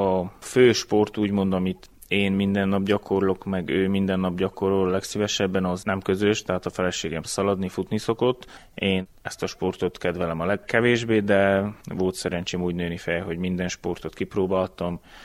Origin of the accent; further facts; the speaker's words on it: Gheorgheni, Harghita, Romania; egy egész jó közösség van, síző közösség a szülővárosomon, Gyergyószám Miklóson